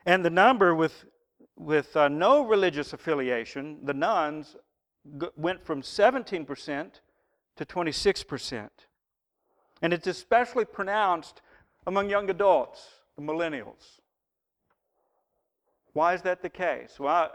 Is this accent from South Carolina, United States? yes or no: no; Monterey, Tennessee, United States; When I was a boy growing up in Monterey, Tennessee, about halfway between Nashville and Knoxville on I-40 up on the mountain